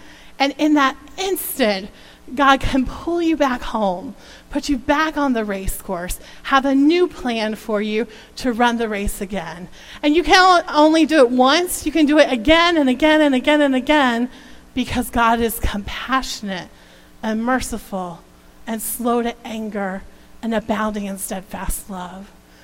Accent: Florida, United States; We're from Florida, so we know this well. The sun shines brightly here.

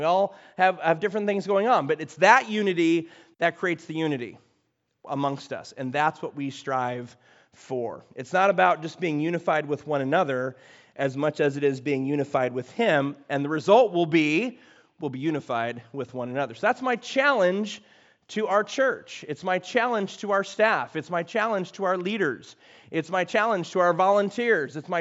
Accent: Chicago, Illinois, United States; I'm from Chicago, I'm from the Midwest, so I look at all the snow.

